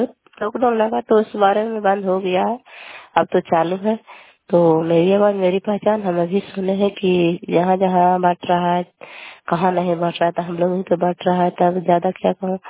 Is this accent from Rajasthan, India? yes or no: no; Belchhi, Bihar, India; घर कल्याणपुर बाली बेलछी पंचायत से बोल रहे हैं। प्रखंड चंदी जिला नालंदा का निवासी हूँ।